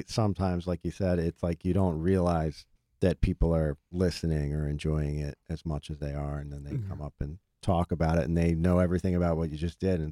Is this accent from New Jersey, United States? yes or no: yes; New Jersey, United States; Yeah, and I'm from Jersey, so